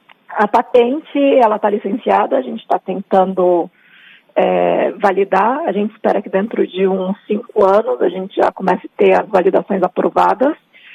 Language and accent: Portuguese; Brazil; Eu, como brasileira, eu quero muito que essa tecnologia chegue ao Brasil